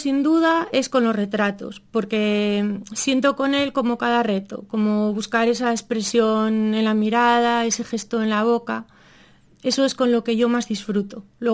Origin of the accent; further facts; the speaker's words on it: Neda, Galicia, Spain; born there; Neda es la tierra de mis padres, es la tierra de mis hermanos, es donde yo nací